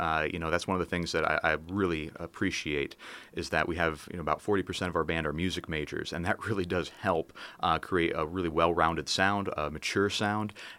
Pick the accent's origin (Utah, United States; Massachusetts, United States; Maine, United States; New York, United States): Massachusetts, United States; I am originally from Massachusetts, and I earned my degrees in the Midwest at Illinois and at Iowa.